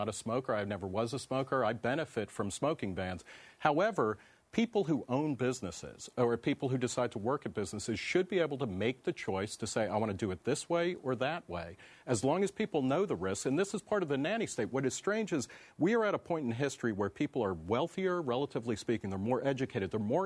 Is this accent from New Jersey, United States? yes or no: yes; New Jersey, United States; when I grew up in New Jersey